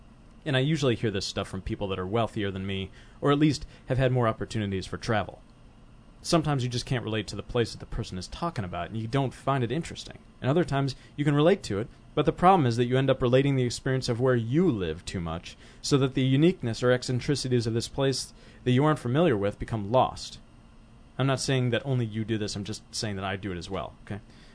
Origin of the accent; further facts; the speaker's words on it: California, United States; I don't recall ways in which I was demonstrating any superiority of myself as a Californian when I was back